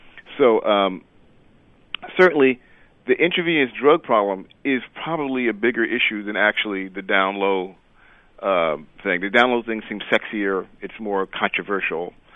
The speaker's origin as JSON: {"language": "English", "town": "New York City", "region": "New York", "country": "United States", "tie": "born or raised there", "said": "we grew up in the Tilden Projects and then in Brownsville, and then we lived in a home in East New York for a while, for many years."}